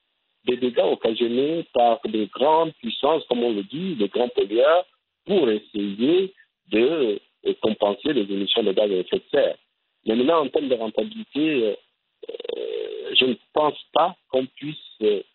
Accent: Libreville, Estuaire, Gabon; je suis de Libreville, on a une décharge à ciel ouvert

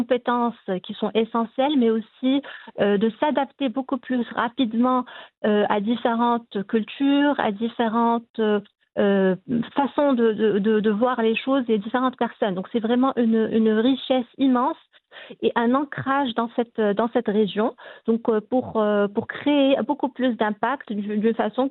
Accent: Casablanca, Casablanca-Settat, Morocco; moved away as an adult; moi, j'ai grandi à Casablanca avant de quitter le Maroc pour poursuivre mes études à l'étranger.

